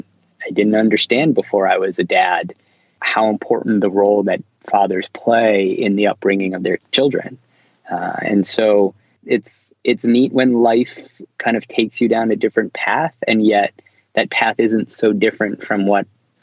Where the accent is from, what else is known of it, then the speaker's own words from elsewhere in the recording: Philadelphia, Pennsylvania, United States; born there; now in New York, United States; I was born in Philadelphia and I live in New York.